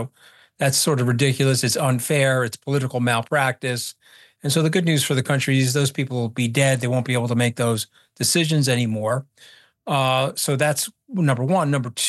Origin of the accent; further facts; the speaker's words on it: Port Washington, New York, United States; I grew up in Port Washington. I'm from the land of the Great Gatsby.